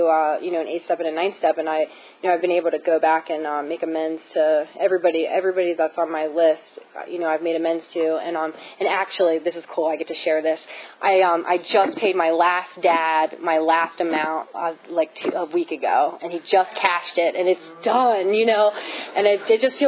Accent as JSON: {"language": "English", "region": "Maryland", "country": "United States", "tie": "born or raised there", "said": "It was always the fact that my parents were divorced or that I grew up in Southern Maryland."}